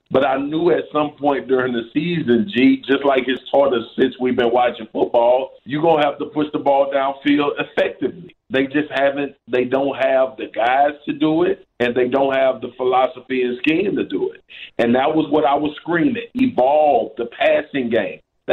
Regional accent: Baton Rouge, Louisiana, United States; Gee, first of all, look, like you said, I grew up in Baton Rouge

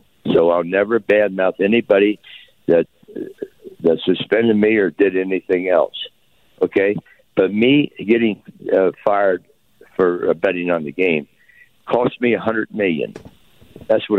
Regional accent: Cincinnati, Ohio, United States; I'm from Cincinnati, Ohio. I was born 3 miles from Great American Ballpark.

